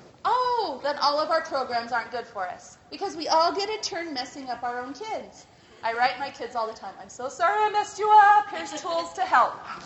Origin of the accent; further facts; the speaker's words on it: Idaho, United States; I grew up in Idaho.